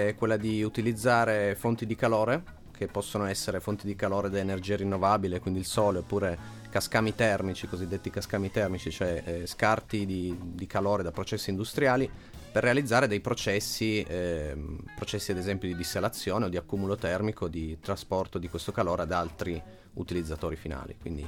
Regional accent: Riva presso Chieri, Piedmont, Italy; Sono originario qua dei dintorni, appena oltre le colline di Superga, sono di Riva presso Chieri.

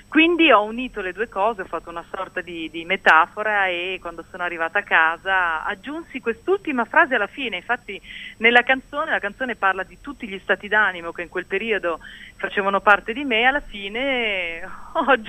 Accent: Iran; Ho vissuto e sono cresciuta in Iran

